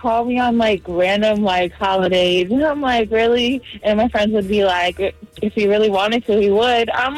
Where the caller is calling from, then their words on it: Hanover Park, Illinois, United States; I'm calling from Hanover Park.